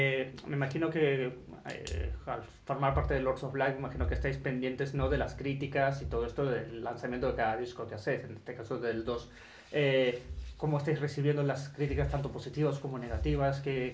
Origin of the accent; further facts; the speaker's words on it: Argentina; yo como soy de Argentina, te pregunto